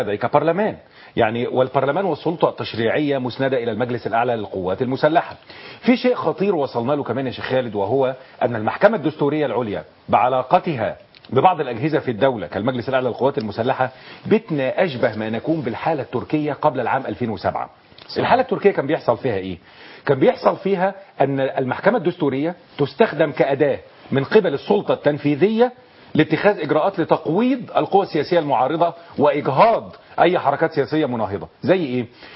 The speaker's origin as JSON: {"language": "Arabic", "country": "Egypt", "said": "عندنا في مصر لو لم يكن هناك وقفة في تطهير القضاء"}